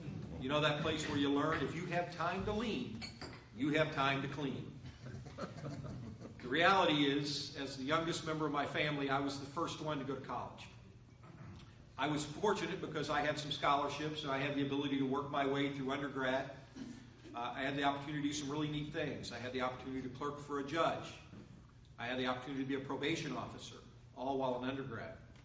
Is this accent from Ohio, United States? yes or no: yes; Salina, Ohio, United States; I come from Salina, Ohio. If you don't know where Salina is, it's right along the Indiana border, pretty much in the center of the state.